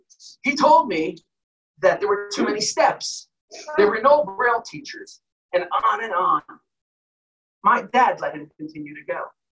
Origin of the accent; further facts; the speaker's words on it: Belleville, New Jersey, United States; I grew up in Belleville, New Jersey, a beautiful village, Belleville Village.